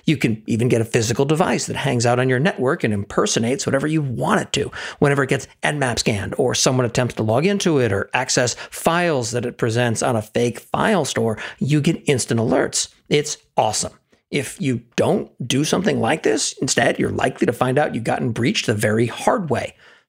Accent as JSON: {"language": "English", "region": "Maine", "country": "United States", "tie": "born or raised there", "said": "a lot of the reason that I am the way that I am is that I spent almost a decade growing up in Maine."}